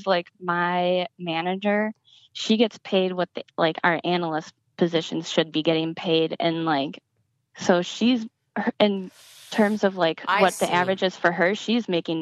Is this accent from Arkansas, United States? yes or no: no; Wisconsin, United States; also born or lived in Wyoming; No, I'm from Wisconsin.